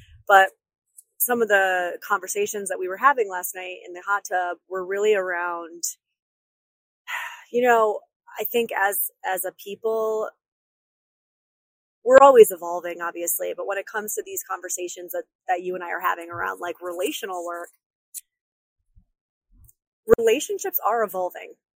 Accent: New York, United States; And thank God my New Yorker, my upstate New Yorker spidey senses kicked

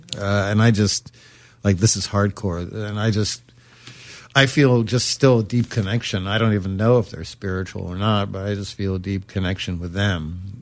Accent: Brooklyn, New York, United States; You know, somebody says, are you American? I'm like, no, I'm from Brooklyn.

